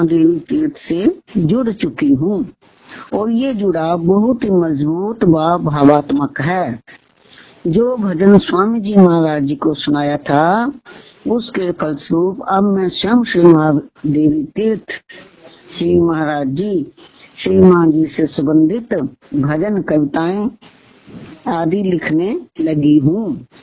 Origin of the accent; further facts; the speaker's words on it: Bhuntar, Himachal Pradesh, India; तथा मैं भूंतर जिला कुल्लू हिमाचल प्रदेश की रहने वाली हूँ। मेरा जन्म रायसेन जिला कुल्लू में हुआ।